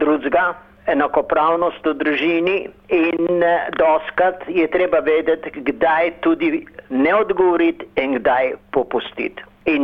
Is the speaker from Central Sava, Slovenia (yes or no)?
yes; Šmartno pri Litiji, Central Sava, Slovenia; born there; rojen sem pa bil v Šmartnem pri Litiji, to je svojih 35 km iz centra od Ljubljane za Savo proti reku Zagori ali Litiji.